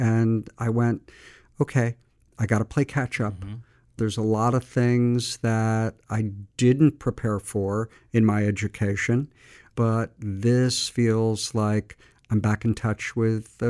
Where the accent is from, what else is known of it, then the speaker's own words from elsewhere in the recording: Montclair, New Jersey, United States; I was born and raised in Montclair, New Jersey. And my dad was a salesman for H.J. Heinz Company.